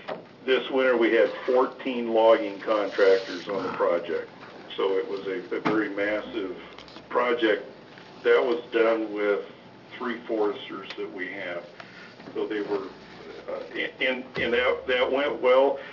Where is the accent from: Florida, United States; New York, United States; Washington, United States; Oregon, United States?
Oregon, United States; Coos Bay; I was born and raised in Coos Bay.